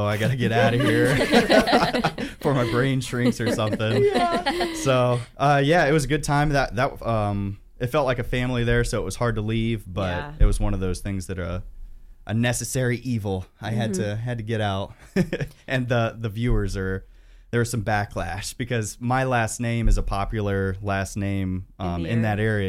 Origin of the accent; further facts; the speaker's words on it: Columbus Grove, Ohio, United States; So I'm from Northwest Ohio, which is Columbus Grove in between Lima and Findlay. So it's just about an hour and a half north of here.